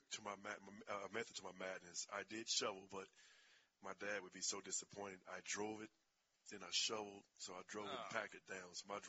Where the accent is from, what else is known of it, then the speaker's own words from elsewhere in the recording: Danville, Illinois, United States; I'm from Danville, Illinois, up near Chicago, from Danville. Snow doesn't bother me, man.